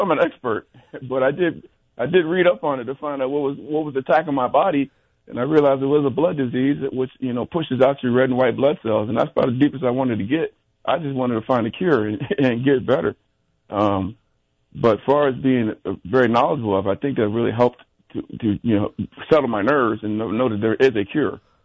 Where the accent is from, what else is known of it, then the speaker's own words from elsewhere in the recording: New Jersey, United States; You know, I was coming from New Jersey. You know, we came out here and we got recruited in the winter